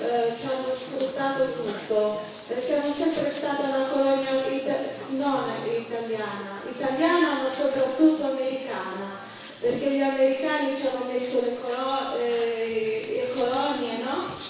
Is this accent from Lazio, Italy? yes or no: no; Sardinia, Italy; vengo dalla Sardegna.